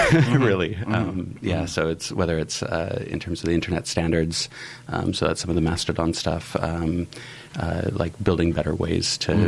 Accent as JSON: {"language": "English", "region": "British Columbia", "country": "Canada", "tie": "born or raised there", "said": "I grew up in the Kootenays, all over BC, really. So it's really coming home for me."}